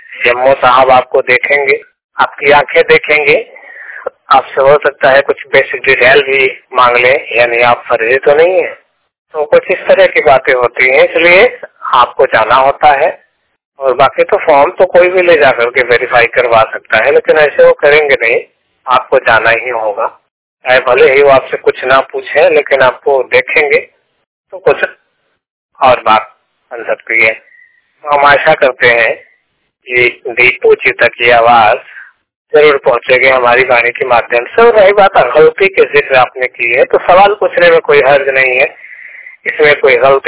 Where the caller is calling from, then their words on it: Mirzapur, Uttar Pradesh, India; जिला मिर्जापुर, उत्तर प्रदेश से बात कर रहा हूँ।